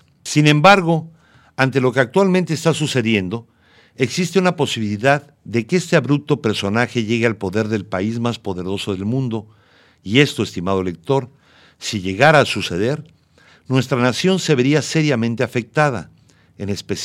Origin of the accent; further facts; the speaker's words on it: Mexico; deberíamos como mexicanos estar seriamente preocupados